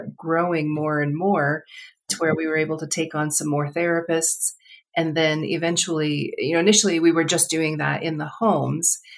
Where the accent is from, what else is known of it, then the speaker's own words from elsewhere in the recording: Colorado, United States; I just didn't like Southern California. I grew up in Colorado. I missed the snow. I missed the mountains.